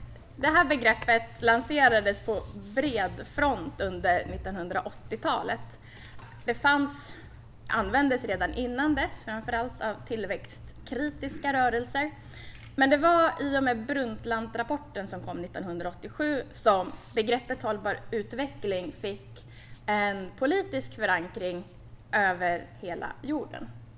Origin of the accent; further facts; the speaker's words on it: Tyresö, Stockholm County, Sweden; Jag är också uppvuxen i Tyresö, i Öringe.